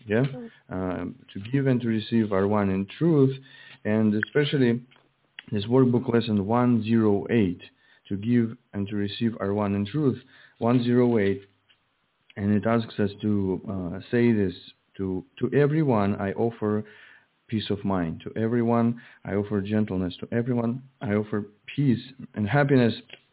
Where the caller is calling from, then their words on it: Russia; I'm calling from Russia, yes.